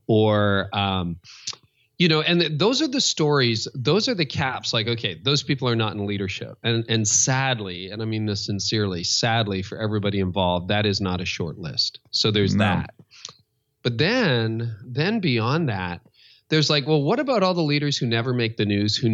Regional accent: Canada; Because I'm Canadian.

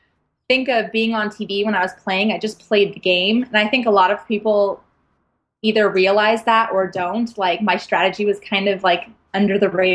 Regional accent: Montana, United States; Well, I'm from Montana, so I'm going to play you a country tune.

